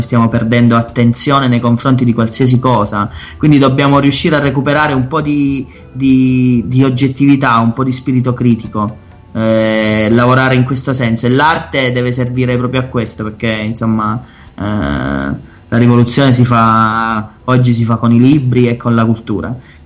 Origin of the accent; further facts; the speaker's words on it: Atri, Abruzzo, Italy; qua c'è un attore di Atri, appunto, del mio paese